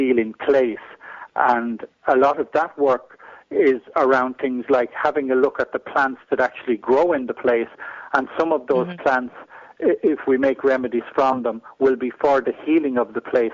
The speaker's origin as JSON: {"language": "English", "country": "Ireland", "tie": "born or raised there", "said": "So in Ireland, I happen to be, you know, I'm native Irish from that sense. So, and I'm very connected. I grew up on a farm here, so I've been very connected with the land."}